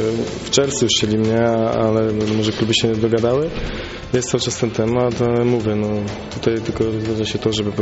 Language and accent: Polish; Poznań, Greater Poland Voivodeship, Poland; no jestem poznaniakiem. Od małego tutaj grałem po 13